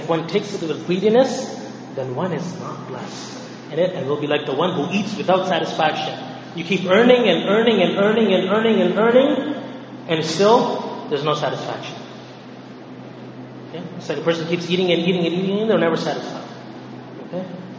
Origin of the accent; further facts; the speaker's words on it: Canada; Last week we talked about challenges that we're facing as Canadian Muslims.